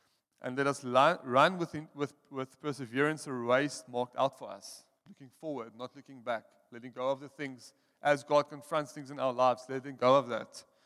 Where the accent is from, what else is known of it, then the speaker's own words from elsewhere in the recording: South Africa; accent: Afrikaans; English is a second language; I'll say that again because I badly messed it up. It's my Afrikaans accent, sorry.